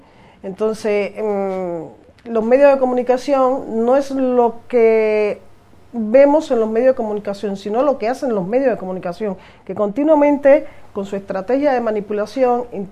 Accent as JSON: {"language": "Spanish", "country": "Cuba", "said": "esa intentona de siempre crear una división en un colectivo como de cubanos y cubanas, cuando nosotros, por así decirlo"}